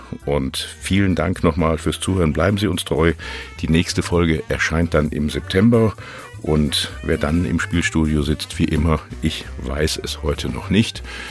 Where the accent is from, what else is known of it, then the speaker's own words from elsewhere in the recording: North Rhine-Westphalia, Germany; Ich bin ja aus dem Ruhrgebiet